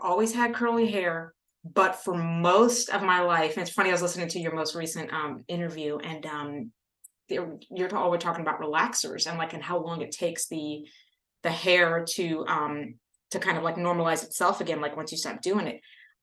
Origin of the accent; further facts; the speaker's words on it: Louisiana, United States; I grew up in Louisiana, but I grew up in mostly in predominantly white spaces. And I'm one of 10 siblings.